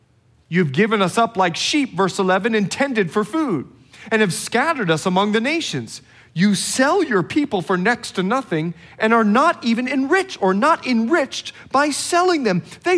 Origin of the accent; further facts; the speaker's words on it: Bahamas; now in California, United States; I'm from the Bahamas. It's 80 degree water